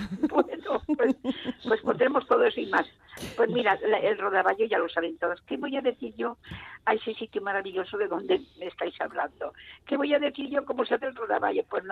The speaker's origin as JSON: {"language": "Spanish", "town": "Cervera del Río Alhama", "region": "La Rioja", "country": "Spain", "tie": "born or raised there", "said": "la primera vez que vi un cocinero con gorro blanco, con gorro alto, fue en mi pueblo Cervera del Río Lama"}